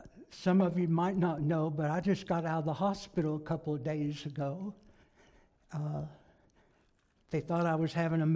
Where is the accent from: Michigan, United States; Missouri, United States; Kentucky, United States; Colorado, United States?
Kentucky, United States; I'm from Kentucky. That's my home, where I was born and raised. My family's all there. And I'm not going to try to hide my accent or anything else.